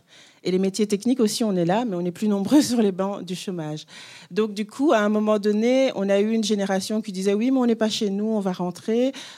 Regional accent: Belgium; on l'a vu aussi chez nous, en Belgique.

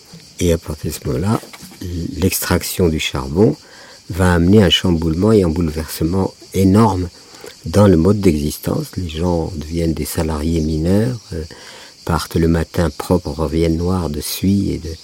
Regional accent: Algeria; born there; 1938, et à ce moment-là, à ma naissance, il y avait... notre pays, sud de l'Algérie, etc., était colonie française.

